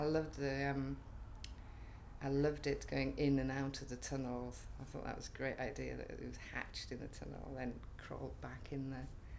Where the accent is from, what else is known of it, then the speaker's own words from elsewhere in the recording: Y Felinheli, Wales, United Kingdom; I'm 48 and a half and I'm from Felinheli, North Wales.